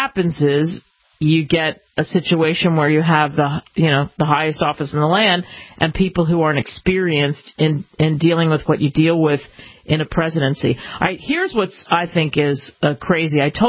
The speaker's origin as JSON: {"language": "English", "region": "Pennsylvania", "country": "United States", "tie": "born or raised there", "said": "I grew up outside of Philly, Action News, and they would talk about mold."}